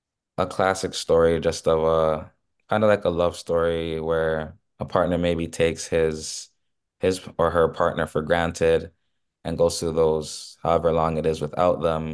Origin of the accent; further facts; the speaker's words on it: Mississauga, Ontario, Canada; I'm from Toronto, Canada. Grew up mainly in Mississauga and the Brampton areas.